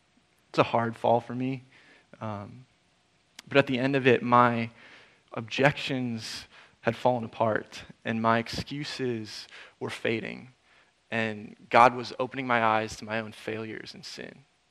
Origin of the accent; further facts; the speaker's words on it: Minnesota, United States; I grew up in Minnesota, and my parents and wife's parents still live there.